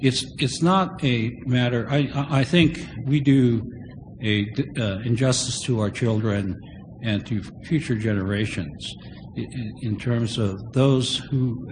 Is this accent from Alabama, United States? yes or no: no; Jerome, Arkansas, United States; born there; I was born in Jerome, Arkansas. I'm a camp baby, and I have absolutely no memory of camp.